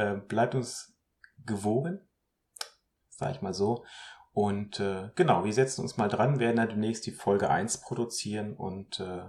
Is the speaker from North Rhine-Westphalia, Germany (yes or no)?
yes; North Rhine-Westphalia, Germany; auch ich als Westfale.